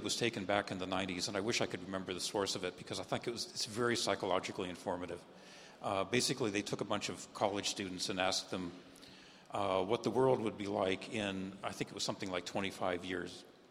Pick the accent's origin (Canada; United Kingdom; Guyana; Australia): Canada; also born or lived in United States; I was born in the United States, but have lived most of my life in Canada.